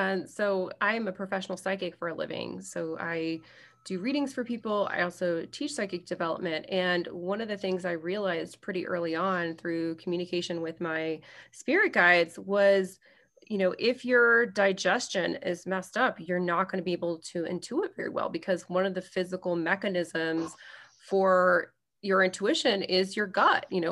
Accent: Lafayette, United States; also born or lived in Denver; now in Los Angeles, United States; So I, in the period of a year, I moved from my hometown of Lafayette. I expanded to Denver, Colorado, and, you know, quickly got well known there as a psychic. And then I moved to Los Angeles.

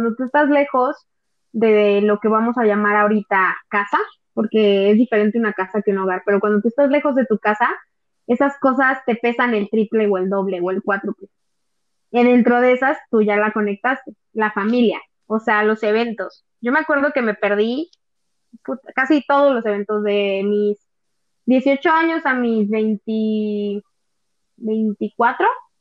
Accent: San Luis Potosí, Mexico; a mí cuando yo estaba en Puebla y me decían, ¿de dónde eres? Y yo, ah, pues de San Luis.

